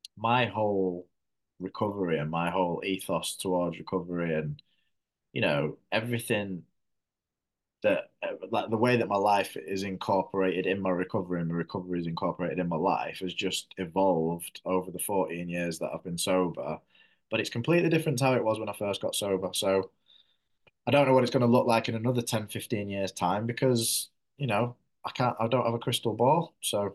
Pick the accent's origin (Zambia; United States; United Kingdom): United Kingdom; London; moved away; also born or lived in abroad; But I moved from London, so that was my original spot was London.